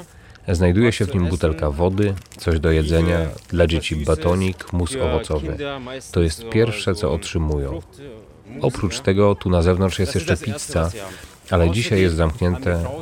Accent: Russia; Polish is a second language; Sam jestem Rosjaninem i rozmawiam z uchodźcami po rosyjsku.

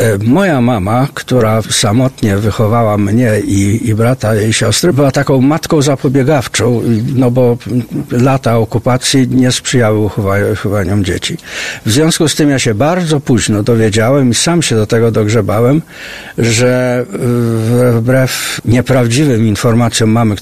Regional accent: Toruń, Kuyavian-Pomeranian Voivodeship, Poland; born there; Ponieważ był w pułku toruńskim, więc ja się urodziłem w Toruniu.

